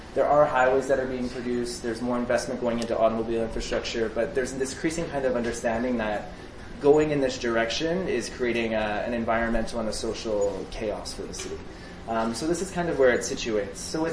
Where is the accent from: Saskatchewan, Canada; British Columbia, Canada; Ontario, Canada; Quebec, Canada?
Ontario, Canada; I grew up in Northern Ontario, actually.